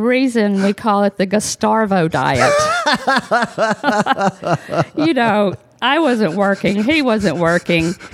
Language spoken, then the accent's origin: English; Savannah, Tennessee, United States; I didn't grow up in Memphis. I grew up in Savannah, Tennessee. It's about 2 hours from Memphis.